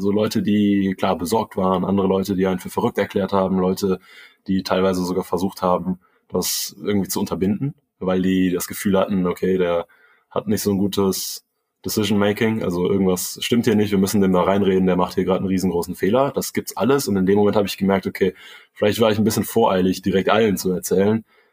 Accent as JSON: {"language": "German", "region": "Rhineland", "country": "Germany", "tie": "born or raised there", "said": "Also ich bin ja hier im Rheinland aufgewachsen, keine Seglerfamilie, auch keine Ruderfamilie tatsächlich."}